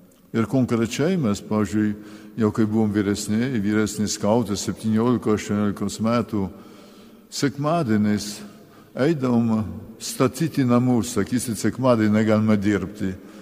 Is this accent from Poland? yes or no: no; France; augau šeimoje, tada buvau Prancūzijoje, tikrai tikinčiųjų tėvų šeimoje